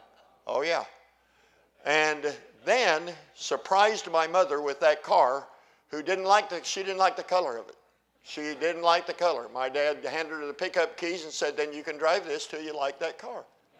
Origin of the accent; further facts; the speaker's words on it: Perry, United States; And so my dad took his wheat crop check into the exchange bank in my hometown of Perry, town of 5,000 people. Everybody knew everybody.